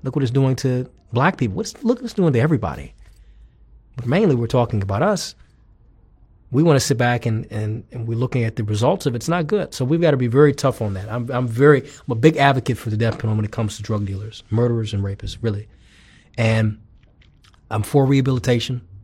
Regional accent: United States; I'm a black American. I'm an American living in this country.

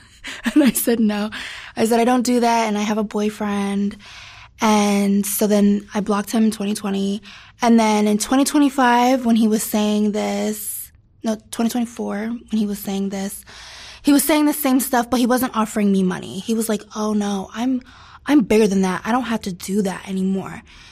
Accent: Livingston, New Jersey, United States; now in Los Angeles, United States; I'm from Livingston, New Jersey. It's like a small suburban town in New Jersey.

